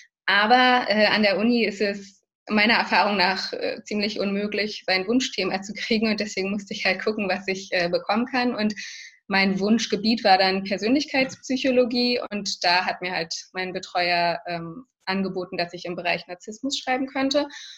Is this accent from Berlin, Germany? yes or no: yes; Berlin, Germany; In Berlin, meiner Heimatstadt.